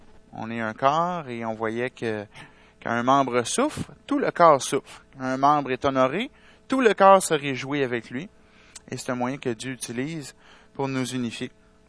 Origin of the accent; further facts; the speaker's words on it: Sherbrooke, Quebec, Canada; Sherbrooke, c'est mon patelin dans l'endroit où j'ai grandi, les gens que j'ai côtoyés toute mon enfance.